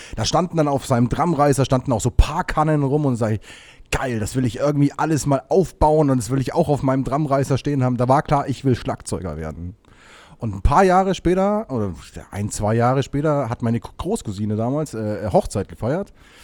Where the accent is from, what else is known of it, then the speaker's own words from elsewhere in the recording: Bavaria, Germany; ich komme eigentlich aus Bayern